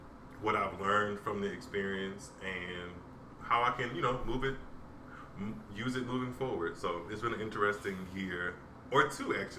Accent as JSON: {"language": "English", "town": "Baton Rouge", "region": "Louisiana", "country": "United States", "lives_now": "Atlanta, United States", "said": "I am 26 years old. I live in Atlanta, Georgia. I'm originally from Louisiana. I was born in Baton Rouge."}